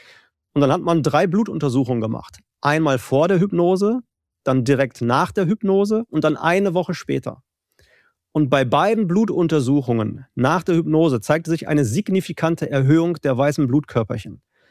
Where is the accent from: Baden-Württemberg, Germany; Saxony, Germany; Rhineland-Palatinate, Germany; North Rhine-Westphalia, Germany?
North Rhine-Westphalia, Germany; Essen; Es gibt auch da noch aus meinem Heimatort von der Uniklinik Essen eine interessante Untersuchung.